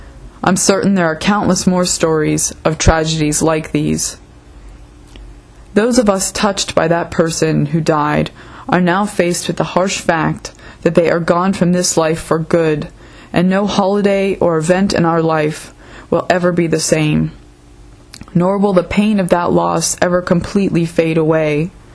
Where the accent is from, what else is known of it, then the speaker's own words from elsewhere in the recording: Youngstown, Ohio, United States; I am a senior at Pittsburgh Theological Seminary, and my hometown is Youngstown, Ohio.